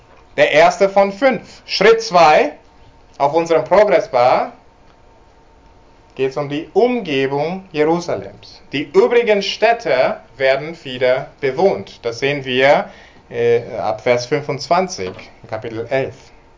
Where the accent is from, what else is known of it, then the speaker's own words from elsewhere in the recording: England, United Kingdom; German is a second language; Als Engländer geschieht was mit mir, wenn jemand über Normandie spricht oder Waterloo.